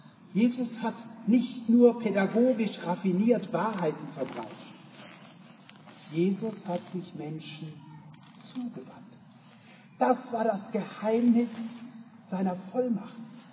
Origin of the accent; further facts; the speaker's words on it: Rhineland, Germany; born there; 38 Jahre. Ich bin ein paar Jahre, obwohl als Rheinländer geboren, bei den Schwaben.